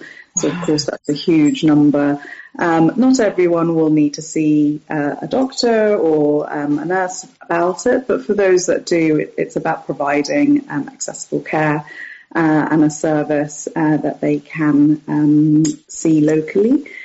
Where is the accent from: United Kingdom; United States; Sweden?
United Kingdom; Bristol, South West England; So I'm actually from the Southwest. My parents were both doctors, so we moved around quite a lot when I was younger, but we did eventually then settle in Bristol, where my mother still lives.